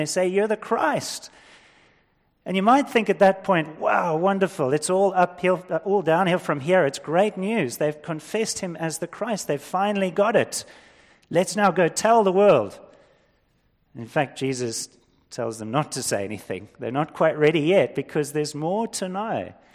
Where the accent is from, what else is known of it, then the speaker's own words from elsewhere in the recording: Fish Hoek, Western Cape, South Africa; I wasn't a surfer, I was a bodyboarder, I grew up in Fishhook.